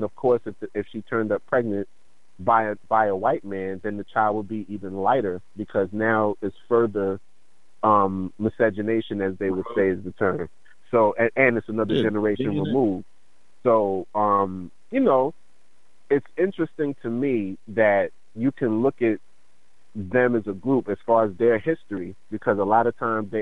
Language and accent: English; Trinidad & Tobago; I'm from Trinidad and Tobago.